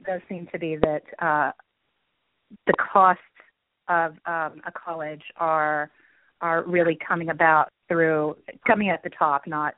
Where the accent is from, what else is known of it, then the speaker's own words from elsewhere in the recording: Texas, United States; I grew up in West Texas, and I went to a state school